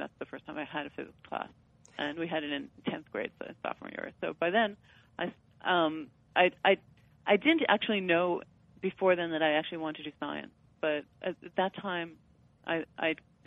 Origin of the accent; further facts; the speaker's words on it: Queens, New York, United States; Hi. I grew up in Queens, New York.